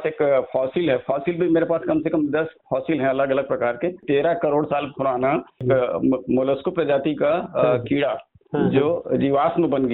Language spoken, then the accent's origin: Hindi; Madhya Pradesh, India; born there; मेरा जन्म सतपुड़ा की वादियों में हुआ है, समझ लीजिए।